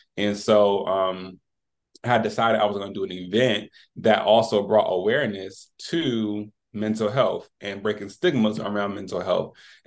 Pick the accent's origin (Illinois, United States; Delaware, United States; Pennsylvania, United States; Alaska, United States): Delaware, United States; now in Maryland, United States; I'm just a regular guy from Delaware. I was born and raised in Delaware my entire life. I recently just relocated to Maryland, like in the DC area, for school.